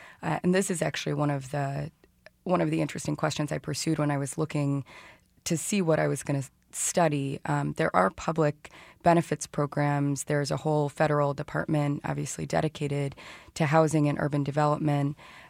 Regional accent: Kansas City, Missouri, United States; I'm from Kansas City, so when I was looking to do research on housing, I decided to come back to the city and focus my research on Kansas City.

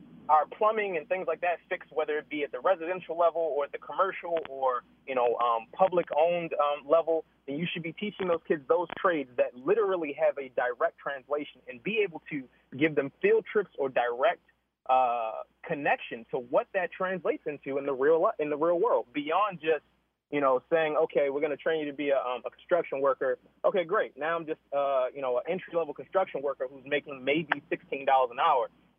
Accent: Baltimore, Maryland, United States; like I grew up in Baltimore City, like, you know, from jump. I was born here, this is where I'm from, you know.

